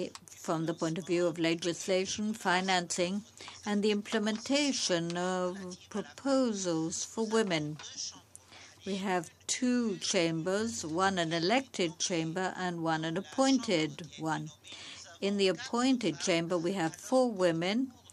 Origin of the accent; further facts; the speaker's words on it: Bahrain; I'm from Bahrain, MP.